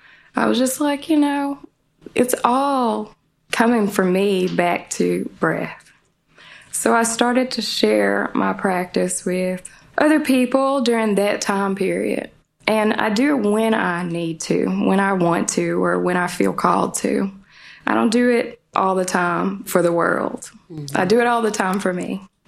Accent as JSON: {"language": "English", "town": "Humboldt", "region": "Tennessee", "country": "United States", "said": "it's a very odd time that I brought my awareness to my breath was when I moved to Memphis from Humboldt, Tennessee."}